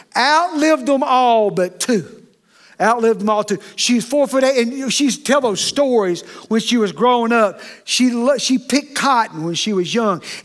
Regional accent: Cleveland, Tennessee, United States; I grew up here in Cleveland, Tennessee, Bradley County

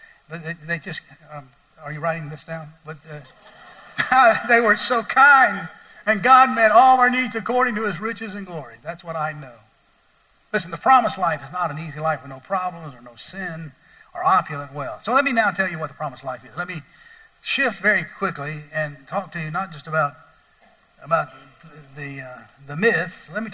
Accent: Atlanta, Georgia, United States; born there; I was born in Crawford Long Hospital in Atlanta, Georgia.

